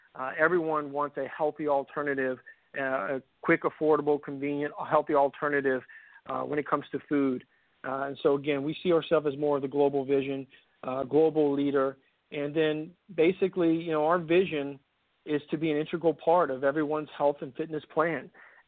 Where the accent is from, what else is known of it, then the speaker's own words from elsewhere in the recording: Metairie, Louisiana, United States; I grew up here in the local market. I grew up in Metairie, Louisiana.